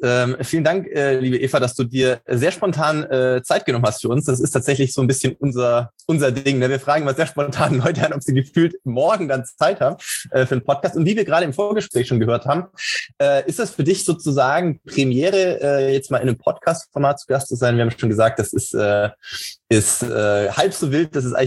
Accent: Baden-Württemberg, Germany; ich bin im Schwäbischen groß geworden

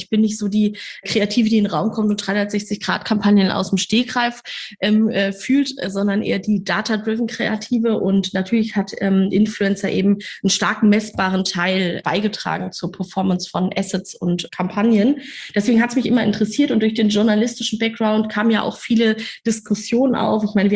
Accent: Kassel, Hesse, Germany; now in Hamburg, Germany; in meiner kleinen Stadt, aus der ich komme, aus Kassel

